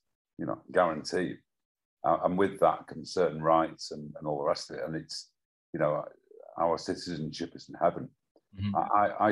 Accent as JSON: {"language": "English", "country": "United Kingdom", "said": "I've got a British passport, so I'm British. I can't be un-British."}